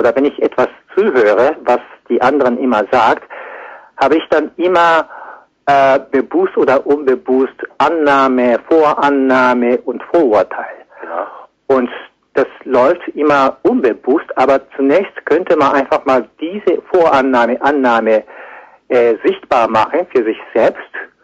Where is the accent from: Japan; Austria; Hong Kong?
Japan; first language Japanese; German is a second language; ich als Japaner mit der Muttersprache Japanisch sehr komplizierte Realität habe